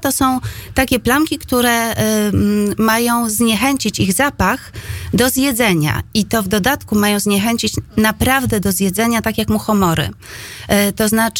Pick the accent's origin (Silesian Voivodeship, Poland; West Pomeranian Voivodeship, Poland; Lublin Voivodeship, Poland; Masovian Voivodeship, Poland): Masovian Voivodeship, Poland; Warsaw; ja się wyprowadziłam z centrum Warszawy i wychowałam się w Warszawie